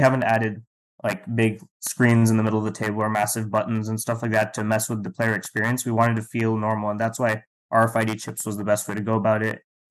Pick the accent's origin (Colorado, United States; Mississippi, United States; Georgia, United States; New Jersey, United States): Georgia, United States; Atlanta; I'm from Atlanta. That's kind of where we started.